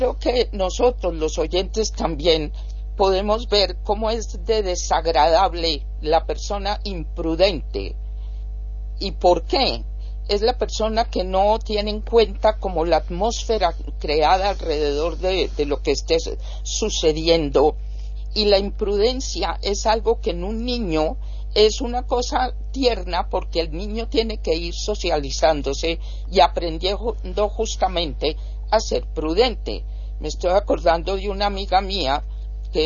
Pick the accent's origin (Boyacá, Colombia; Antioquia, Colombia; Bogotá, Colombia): Bogotá, Colombia; Yo soy colombiana y vivo en Bogotá y soy bogotana.